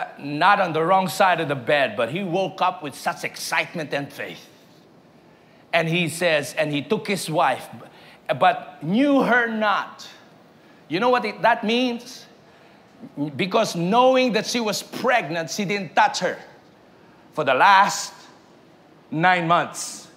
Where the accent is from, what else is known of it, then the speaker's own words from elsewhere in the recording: Philippines; English is a second language; I came all the way from the Philippines to attend your seminar for a week.